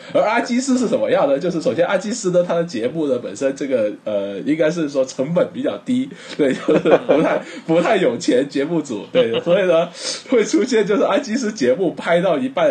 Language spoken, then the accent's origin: Chinese; China; 当然可能我们本身是中国人的舌头啊，所以会有一些细微的区别。